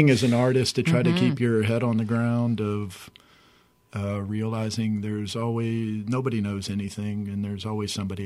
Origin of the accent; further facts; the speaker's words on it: Lake Charles, Louisiana, United States; I grew up in Lake Charles, Louisiana.